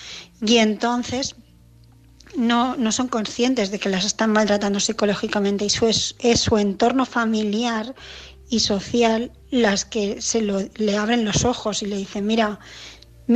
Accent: Barcelona, Catalonia, Spain; de Barcelona

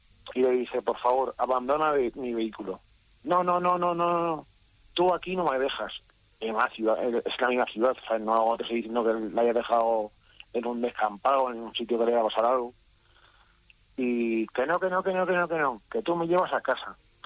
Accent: Madrid, Community of Madrid, Spain; yo soy un joven de Madrid, tengo 31 años.

